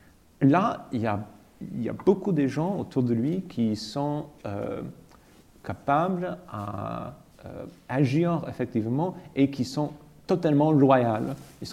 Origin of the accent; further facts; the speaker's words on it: United States; French is a second language; Moi je suis un petit Américain des provinces.